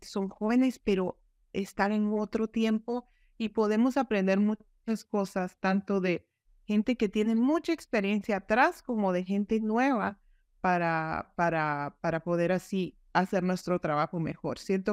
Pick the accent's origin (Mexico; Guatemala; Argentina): Guatemala; moved away as an adult; desde la primera vez que empecé a trabajar, yo vine de Guatemala. En Guatemala siempre me han interesado los niños